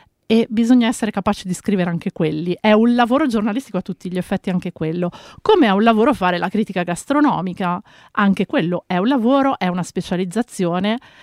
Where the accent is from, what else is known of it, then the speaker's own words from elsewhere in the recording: Busto Arsizio, Lombardy, Italy; perché sono di Busto Arsizio.